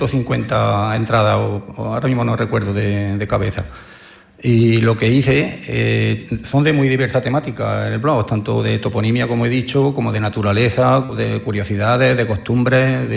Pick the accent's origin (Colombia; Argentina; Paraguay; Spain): Spain; fue pues por amor a mi pueblo realmente, porque los montalbeños, como yo digo, somos orgullosos de cuna, nos gusta mucho nuestro pueblo.